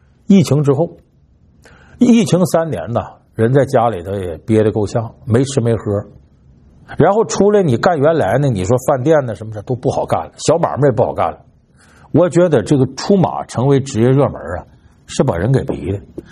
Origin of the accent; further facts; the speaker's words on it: Northeast China, China; now in Beijing, China; 我作为东北人呢，我和老家呢，你别看我住在北京，我跟老家就联系比较多